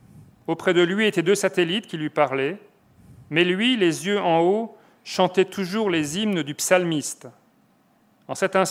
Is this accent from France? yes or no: yes; East, France; parce que moi je suis de l'Est, donc c'était autre chose à cet endroit-là